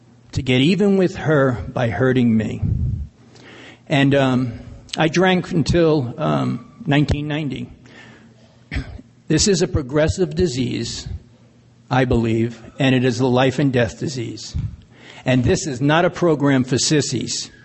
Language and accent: English; New York, United States; now in Arizona, United States; I grew up in New York, Long Island. Yeah. All right. I'm still a New Yorker at heart. Even though my office in Arizona